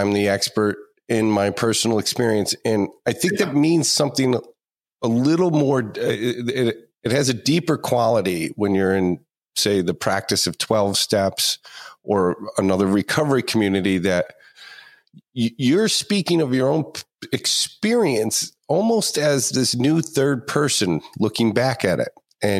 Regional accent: Pennsylvania, United States; like you're in New England. I'm from Pennsylvania.

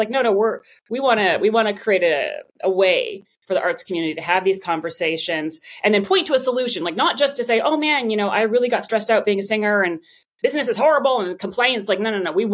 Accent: Vancouver, British Columbia, Canada; I'm from Canada. I mean, you know, what's really funny is I was born in Vancouver. I went to school in Vancouver. My mom's from Alberta. I mean, her mom is actually from Ireland, but I mean, she grew up in Canada. My dad is Greek, but like, that's where I grew up.

